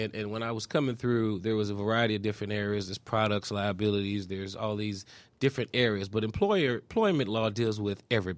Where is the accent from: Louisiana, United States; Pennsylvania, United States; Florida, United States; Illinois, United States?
Florida, United States; Miami; moved away as an adult; also born or lived in Washington, D.C.; now in Atlanta, United States; I'm originally from Miami, Florida. I went to undergrad at Florida A&M University in Tallahassee